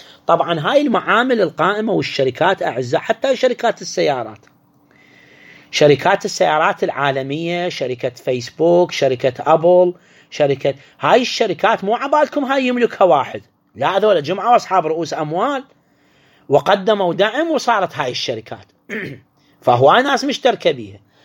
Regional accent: Iraq; عندنا في العراق

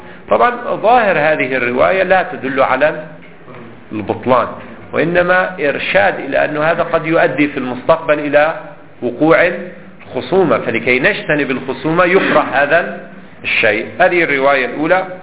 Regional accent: Lebanon; ولما زال عندنا في لبنان يباع القمح كيف؟ بالكيل لا بالوزن.

